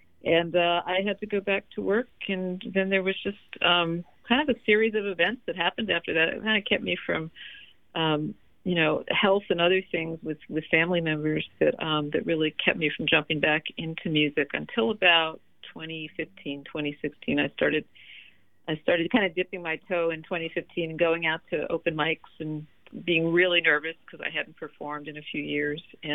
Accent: New York, United States; also born or lived in Long Island / Hong Kong; I was born in New York on Long Island, didn't live there very long. We moved upstate to the lower Hudson Valley. And then when I was a kid, we moved over to Hong Kong for about 3 years.

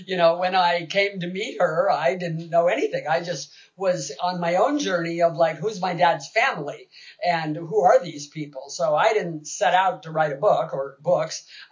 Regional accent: Seattle, Washington, United States; I was raised in Seattle by her brother, who was passing as white.

